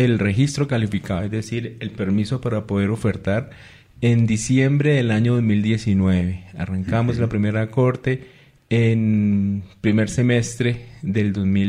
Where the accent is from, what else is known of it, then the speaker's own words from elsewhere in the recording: Fuente de Oro, Meta, Colombia; Yo soy de un pueblo en los Llanos Orientales llamado Fuente de Oro Meta. Estudié allá toda mi bachillerato. Después ingreso a la universidad acá en Bogotá en el 2003 más o menos.